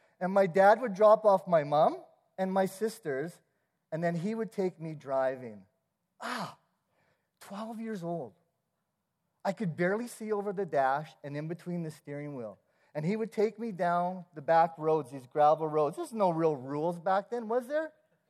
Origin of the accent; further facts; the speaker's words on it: Onaway, Alberta, Canada; I grew up in Onaway, which is minutes from Alberta Beach.